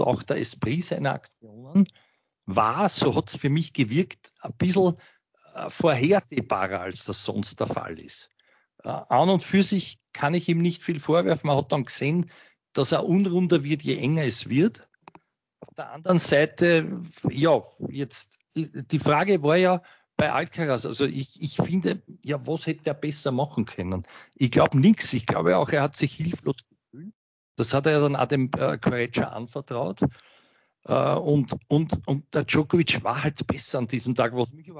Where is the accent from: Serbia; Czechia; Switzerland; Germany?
Serbia; es ist vielleicht schwierig als Serbe